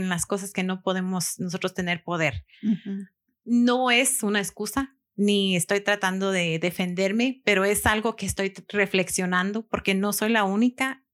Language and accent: Spanish; Guatemala; no es para decir de que no somos guatemaltecos o no nos gusta nuestra cultura.